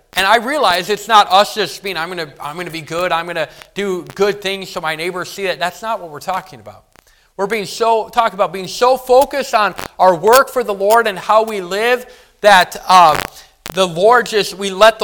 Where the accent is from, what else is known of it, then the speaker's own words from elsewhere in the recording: Milwaukee, Wisconsin, United States; I'm from the Milwaukee area, and we have Milwaukee Bucks, a basketball team.